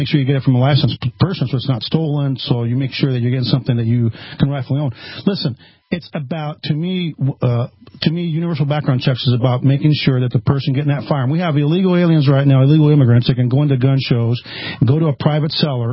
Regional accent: Texas, United States; I'm a Texan.

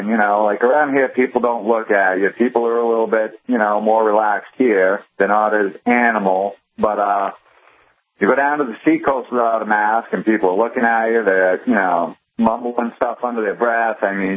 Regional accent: Boston, Massachusetts, United States; I grew up in Boston, you know what I mean, in the 70s.

